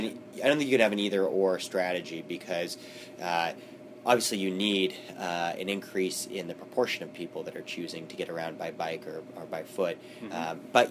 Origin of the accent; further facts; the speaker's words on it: Portland, Oregon, United States; I grew up in Portland with the ability to walk to Glencoe Elementary School and Mount Tabor Middle School every day